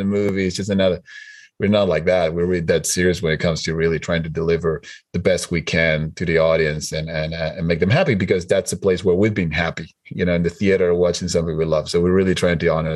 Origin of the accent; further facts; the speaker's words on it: Uruguay; And I'm from Uruguay. Like, I've seen things and then put them in the movies.